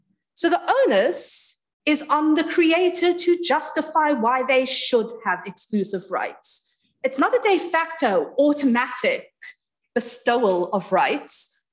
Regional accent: South Africa; as a South African, as someone I spent 28 years of my life in South Africa, I've lived amongst Black people, mixed race people, Muslim, Christian, all these different people.

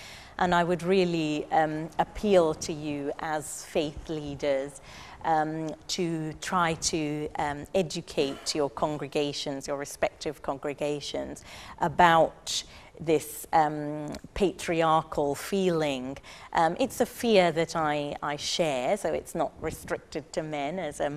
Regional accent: Sudan; I'm familiar with it because I'm from Sudan

